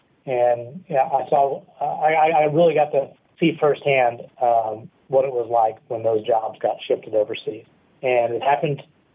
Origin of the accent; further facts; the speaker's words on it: Little Rock, Arkansas, United States; And then after they graduated, they took a job in Little Rock, and they thought it'd be a six-month job before they got back to the Northeast, and I never left.